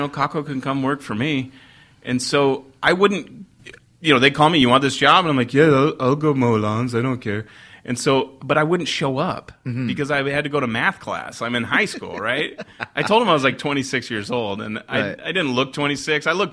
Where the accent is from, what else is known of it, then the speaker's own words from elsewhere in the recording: Philippines; also born or lived in England; I was born in England, but my father was in the Royal Air Force, and so we moved to the Philippines when I was two.